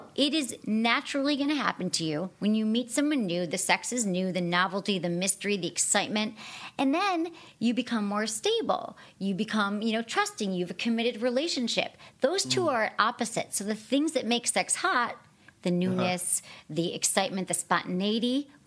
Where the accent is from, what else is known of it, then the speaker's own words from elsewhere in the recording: Michigan, United States; now in California, United States; I grew up in Michigan, so it's like, where are we going to go? It's warm. We're going to go to Florida.